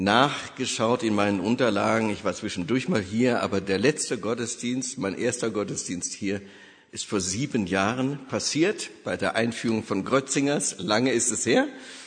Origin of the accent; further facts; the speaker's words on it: Wuppertal, North Rhine-Westphalia, Germany; born there; also born or lived in Hagen / Berlin / Hanau / Würzburg; So, ich bin geboren in Wuppertal und wir waren dann als Pastorenfamilie in Hagen, Berlin, Hanau und Würzburg, alles so größere Städte und die liebe ich auch.